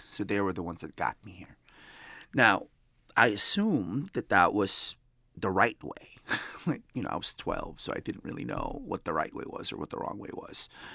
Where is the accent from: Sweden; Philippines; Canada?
Philippines; now in United States; growing up in the Philippines, I didn't know what Mexican was